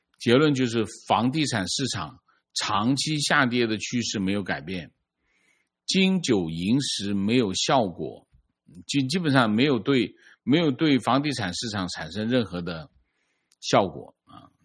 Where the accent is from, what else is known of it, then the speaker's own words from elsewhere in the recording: Hangzhou, Zhejiang, China; 我们的家乡杭州下面的一个小镇现在晚上连外卖都点不到了